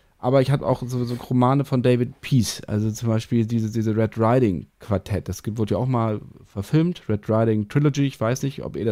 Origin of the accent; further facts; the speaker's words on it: Northern Germany, Germany; der mir jetzt nicht als Norddeutscher so wirklich viel gesagt hatte